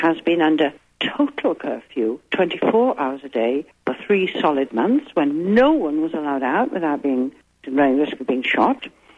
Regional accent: Wales, United Kingdom; I'm from Wales. I'm a 65-year-old grandmother.

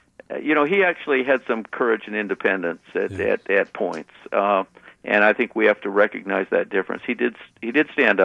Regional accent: Canada; Of course, I grew up in Canada, so I know, I remember.

